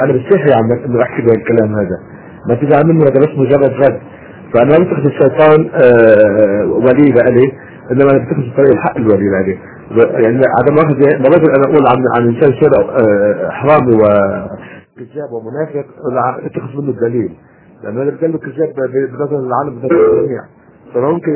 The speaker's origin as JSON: {"language": "Arabic", "country": "Lebanon", "said": "أنا حبيبي لبناني زيك، وكنت نصراني وأسلمت الحمد لله رب العالمين منذ 3 سنوات"}